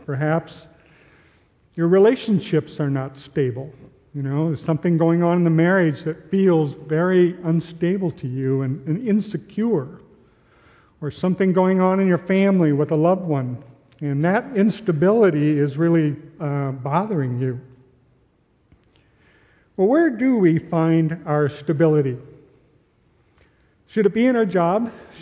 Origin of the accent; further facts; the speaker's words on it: Minnesota, United States; When I graduated from high school, I grew up in Minnesota, and I graduated from high school.